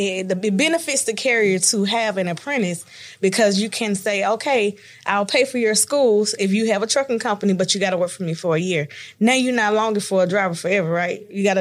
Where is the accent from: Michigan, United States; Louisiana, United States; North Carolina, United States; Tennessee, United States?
Tennessee, United States; Chattanooga; I'm from Chattanooga, Tennessee.